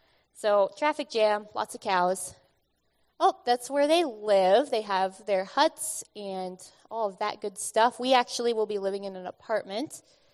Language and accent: English; Plentywood, Montana, United States; And I am from Plentywood, Montana.